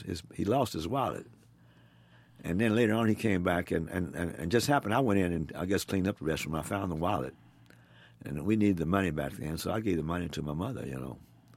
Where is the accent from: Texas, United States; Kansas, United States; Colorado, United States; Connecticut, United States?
Kansas, United States; Kansas City; Well, we both grew up in Kansas City, Kansas.